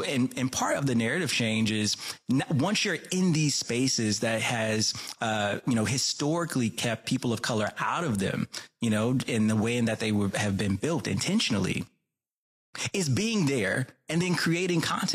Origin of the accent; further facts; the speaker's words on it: the South, United States; I mentioned being born and raised in the South. I mean, some of this is, you know, my Southern roots